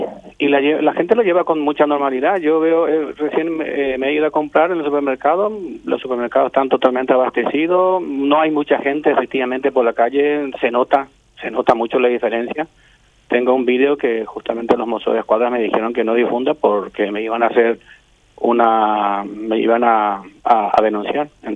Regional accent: Asunción, Paraguay; now in Spain; soy de Barrio Obrero, oriundo de Barrio Obrero. He trabajado en el Canal 13 como camarógrafo, estuve mucho tiempo ahí. Estoy aquí en España hace 16 años.

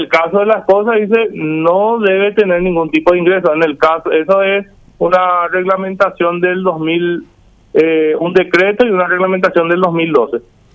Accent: Paraguay; nosotros como paraguayos

